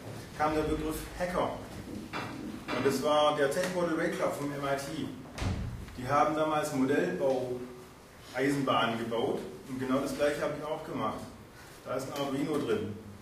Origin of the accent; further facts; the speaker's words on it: Baden-Württemberg, Germany; man will erstens mal Geld sparen als Schwabe sowieso